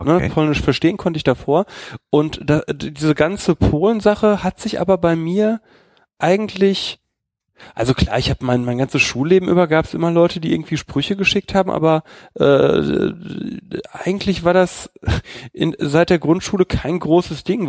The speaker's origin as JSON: {"language": "German", "town": "Recklinghausen", "region": "North Rhine-Westphalia", "country": "Germany", "tie": "born there", "said": "Nee, Quatsch, ich bin erst in Recklinghausen geboren, so, ja."}